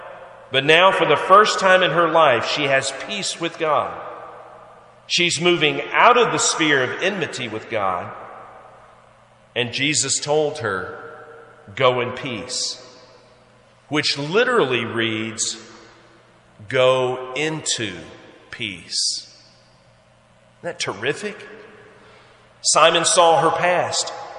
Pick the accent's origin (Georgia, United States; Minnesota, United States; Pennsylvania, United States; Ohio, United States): Georgia, United States; Where I grew up in Georgia, we had woods behind our house.